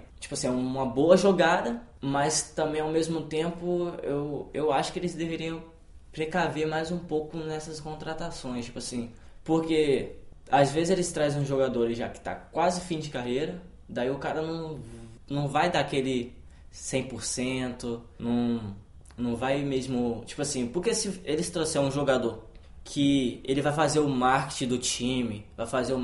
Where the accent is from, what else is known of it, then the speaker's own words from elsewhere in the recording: Cabo Frio, Rio de Janeiro, Brazil; Sou do Rio de Janeiro.